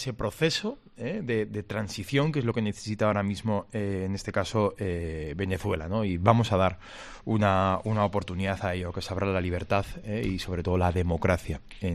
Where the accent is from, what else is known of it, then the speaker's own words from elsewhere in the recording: Navarre, Spain; Como navarro, como ribero y como defensor de mi tierra, ¿no? Y de la zona donde la que vivo